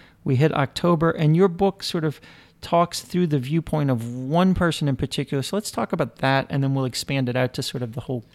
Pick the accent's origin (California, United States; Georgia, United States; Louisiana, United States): Louisiana, United States; New Orleans; you grew up here, I grew up in New Orleans